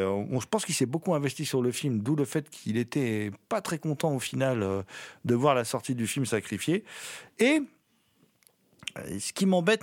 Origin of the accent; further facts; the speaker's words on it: France; Moi, en tant que Français, par exemple, je ne sais pas forcément